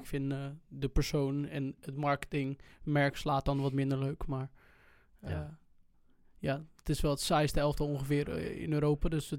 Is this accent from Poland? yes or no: no; Woerden, Utrecht, Netherlands; Ik kom uit Woerden inderdaad.